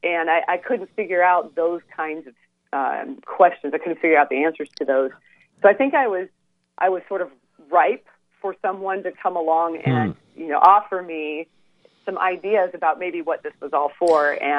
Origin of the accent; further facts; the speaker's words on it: Pacific Northwest, United States; I grew up in the Pacific Northwest, that has been somewhat post-Christian for a while.